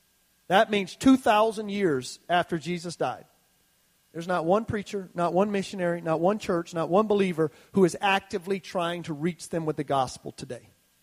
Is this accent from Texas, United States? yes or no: no; Georgia, United States; I'm from South Georgia, very patriotic area. We still fly flags, and we still love our country, and we're a very patriotic bunch where I'm from.